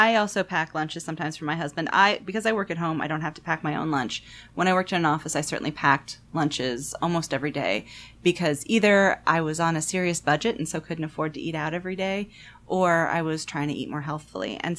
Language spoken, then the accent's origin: English; Oregon, United States; you can only get in Oregon in my home state